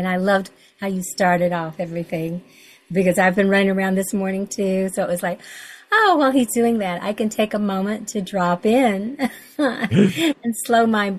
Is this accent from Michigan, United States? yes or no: no; Kentucky, United States; And I grew up in Western Kentucky. You know, I'm 72, I'll be 73 this year, and back when I was a little girl, we went barefoot from the time schools out